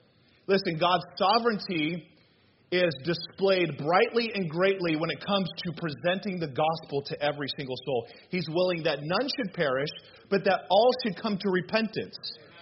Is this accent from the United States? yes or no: yes; Arizona, United States; We lived in out west. We lived in Arizona. And I grew up in Arizona.